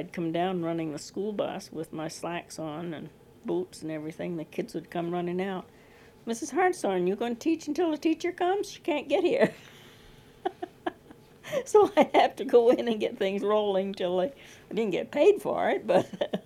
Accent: Warren, Vermont, United States; born there; I was born in Warren, and I was married in the same house 21 years later.

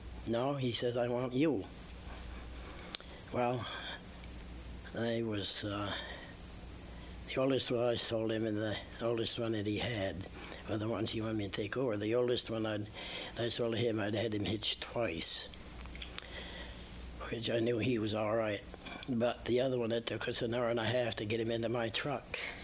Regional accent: East Warren, Vermont, United States; Born and brought up in East Warren, Four Corners. Yeah.

